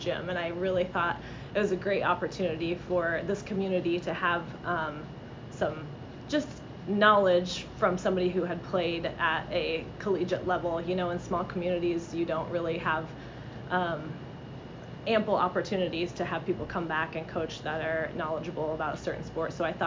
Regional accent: Indianola, Iowa, United States; I am originally from Indianola, so not too far away, but I graduated from Indianola.

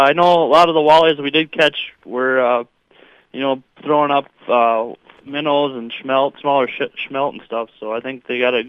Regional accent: Wahpeton, North Dakota, United States; I'm from Wahpeton. I work out in Hankinson, but I born and raised in Wahpeton.

